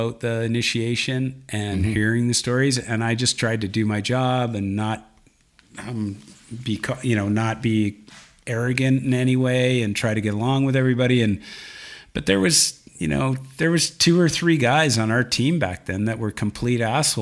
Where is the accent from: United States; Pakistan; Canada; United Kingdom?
Canada; Victoria, British Columbia; I'm from Victoria